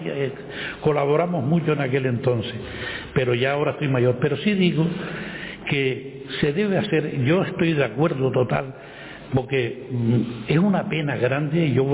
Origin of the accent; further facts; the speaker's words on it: Puerto Cabras, Canary Islands, Spain; born there; yo empecé a jugar al fútbol muy tarde, pues yo fui nadador, nací en Puerto Cabra, tres hermanos nacimos allí en aquel entonces, pero yo de los 5 años fui nadador hasta los 14 años.